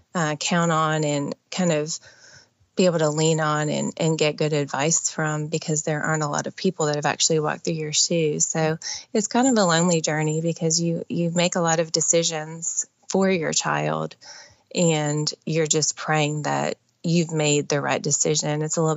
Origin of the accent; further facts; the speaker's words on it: Ohio, United States; now in Alabama, United States; Ohio. Probably more people attend the FC Dallas games and for sure Bayern Munich games than that live in my hometown. Probably had 135 in my graduating class, very small. I moved here to Alabama to go to college.